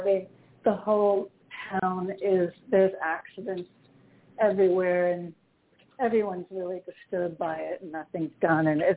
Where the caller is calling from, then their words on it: Connecticut, United States; in Connecticut.